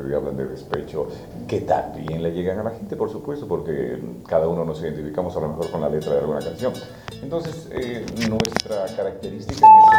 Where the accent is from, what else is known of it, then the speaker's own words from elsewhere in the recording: Guantánamo, Cuba; una presentación en Guantánamo, en mi tierra, en nuestra tierra